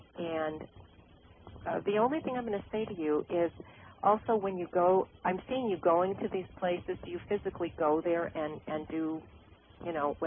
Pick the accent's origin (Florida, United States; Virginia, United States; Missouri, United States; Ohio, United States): Ohio, United States; I'm traveling to Ohio, and I am from Ohio